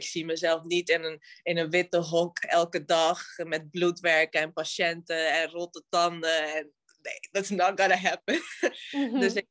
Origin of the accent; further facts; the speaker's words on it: Bonaire, Caribbean Netherlands; first language Spanish; Dutch is a second language; Ik kom uit Bonaire. Mijn ouders zijn Dominicaans. Dus ik ben opgegroeid in een... We spraken Spaans thuis. En met mijn vrienden sprak ik papiaments.